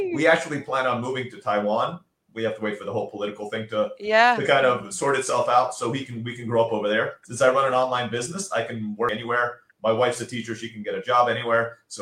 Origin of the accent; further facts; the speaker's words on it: Istanbul, Turkey; İstanbul'da büyüdüm. There you go. I grew up in Turkey, so actually Turkish is my second language.